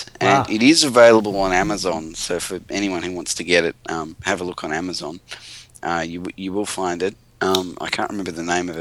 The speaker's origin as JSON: {"language": "English", "country": "Australia", "said": "I'm from Australia, and what's the deal with international people?"}